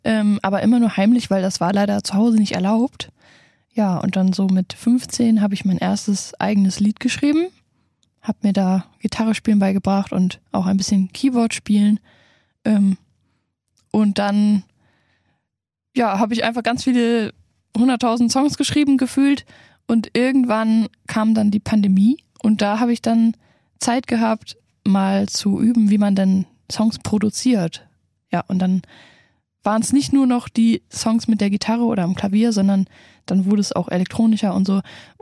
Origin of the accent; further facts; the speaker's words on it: Düren, North Rhine-Westphalia, Germany; Auf jeden Fall die Eifel. Also ich komme ja aus Düren und da gibt es den Ruhrsee und alles.